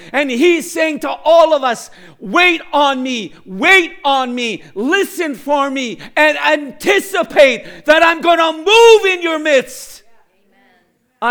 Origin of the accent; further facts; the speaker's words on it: Canada; I said, no, I'm not. I'm Canadian.